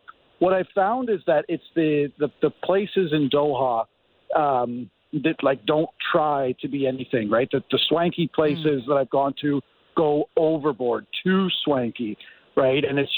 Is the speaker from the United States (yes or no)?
no; Canada; I'm glad that I was one of the first Canadian journalists to get here.